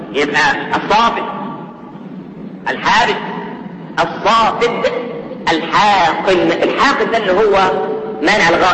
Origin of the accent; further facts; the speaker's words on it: Egypt; احنا كمصريين